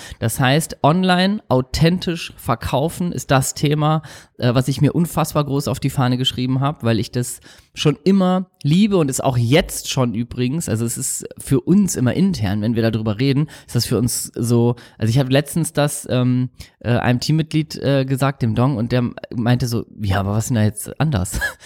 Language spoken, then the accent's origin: German; Hamburg, Germany; Hamburg ist ja meine Heimatstadt, das heißt, ich kenne mich gut genug aus